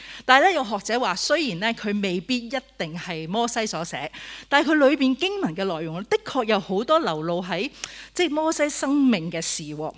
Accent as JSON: {"language": "Cantonese", "country": "Hong Kong", "said": "咁咧唔知我哋香港人特色撳 lift 咧都係要突快啲"}